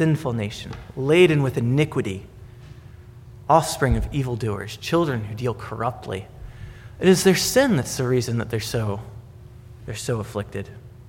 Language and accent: English; Virginia, United States; I grew up in Virginia, and if you go out into the woods very far, you'll oftentimes find shacks in the middle of the woods.